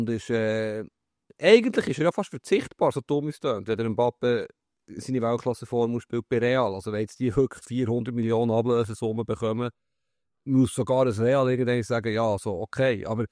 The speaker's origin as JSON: {"language": "German", "country": "Switzerland", "said": "Du bist Schweizer, aber ich finde, ich bin Schweizer, da kann ich nichts dafür. Das ist der Pass."}